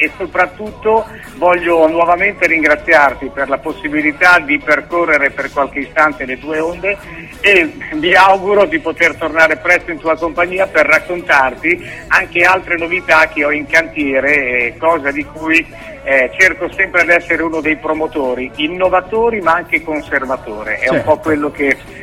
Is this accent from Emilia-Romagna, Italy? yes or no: yes; Emilia-Romagna, Italy; E io ti abbraccio da buon romagnolo in maniera fraterna